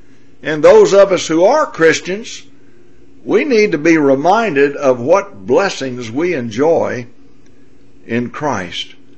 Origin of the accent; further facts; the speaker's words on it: Memphis, Tennessee, United States; As I grew up in Memphis, Tennessee